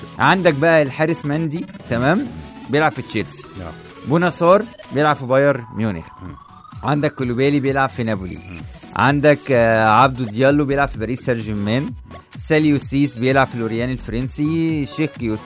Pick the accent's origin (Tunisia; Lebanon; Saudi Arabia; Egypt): Egypt; Upper Egypt; اي محافظه عندنا في الصعيد تنظم ماتش